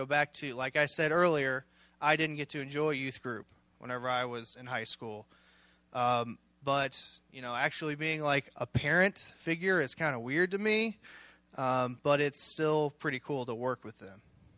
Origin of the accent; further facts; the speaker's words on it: Mexico, Missouri, United States; We're from Mexico, Missouri. We're here. We're getting ready to go on the NYR trip.